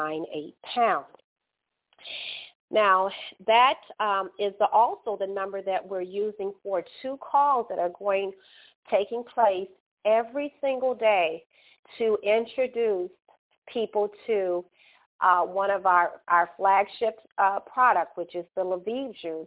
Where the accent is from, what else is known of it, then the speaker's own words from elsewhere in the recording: Brooklyn, New York, United States; also born or lived in Chicago, United States; I hail from Brooklyn, New York, via Chicago, Illinois.